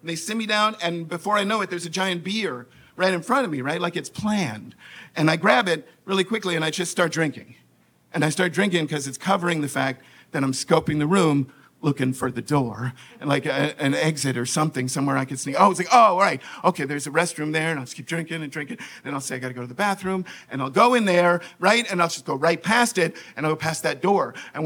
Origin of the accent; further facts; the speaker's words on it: New York, United States; Because, like, I have a lot of faith, but I'm from New York.